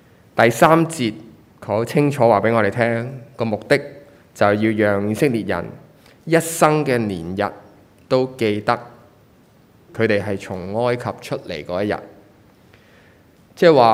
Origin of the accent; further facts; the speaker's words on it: China; 其实跟我们中国人我们守农历新年其实都有少少的来到去相似。